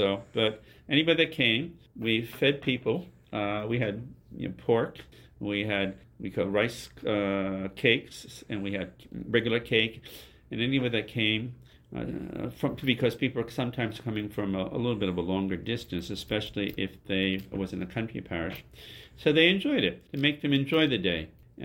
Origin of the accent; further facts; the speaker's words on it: New Jersey, United States; I was stationed in Korea from 1972 onwards, and I'm from New Jersey.